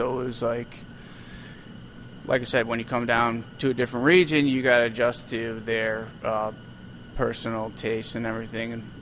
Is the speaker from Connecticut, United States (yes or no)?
yes; Connecticut, United States; Coming down here, growing up in Connecticut, I mean, you in New England